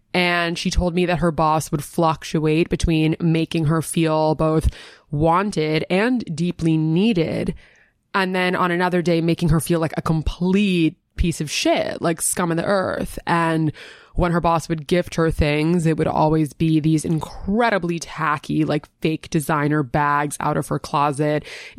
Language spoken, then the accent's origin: English; New York City, New York, United States; And growing up in the Manhattan private school system, I had plenty of friends whose parents were prominent business people or celebrities